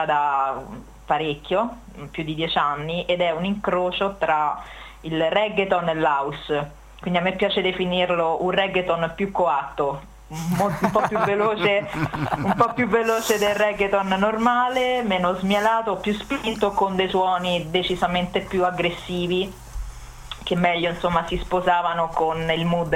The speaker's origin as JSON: {"language": "Italian", "town": "Rome", "region": "Lazio", "country": "Italy", "said": "sono una cantante e produttrice romana"}